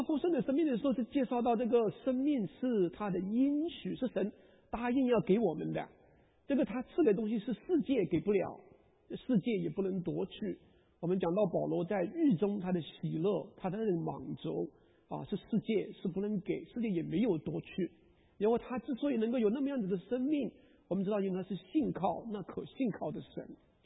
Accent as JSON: {"language": "Chinese", "country": "China", "said": "其实我们中国人是很会讲关系的啊"}